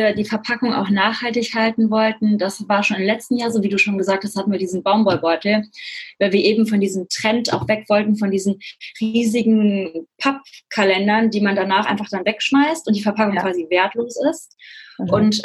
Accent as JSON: {"language": "German", "town": "Cologne", "region": "North Rhine-Westphalia", "country": "Germany"}